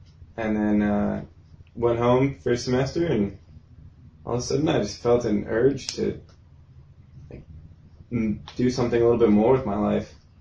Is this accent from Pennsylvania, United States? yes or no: no; Birmingham, Michigan, United States; Originally, just outside Detroit, Michigan. A little town called Birmingham, Michigan. Grew up there